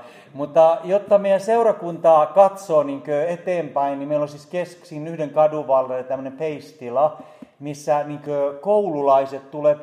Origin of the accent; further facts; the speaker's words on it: Turku, Southwest Finland, Finland; accent: Turku dialect; mutta Turun murteella se menee, mistä olen kotoisin